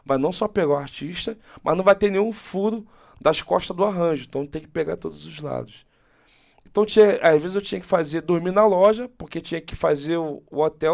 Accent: Rio de Janeiro, Brazil; Vim do Morro do Andaraí, nasci no Andaraí, no Hospital Andaraí.

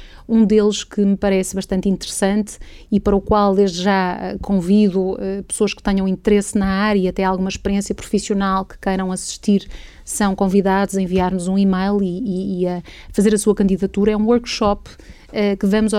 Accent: Portugal; a forma como eu penso como portuguesa não é a mesma forma como pensa um holandês ou um italiano

